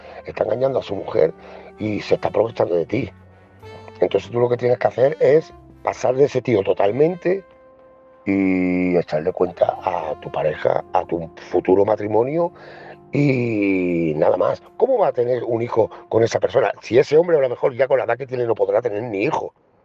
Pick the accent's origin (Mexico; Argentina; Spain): Spain; Barbate, Andalusia; soy de Cádiz, Barbate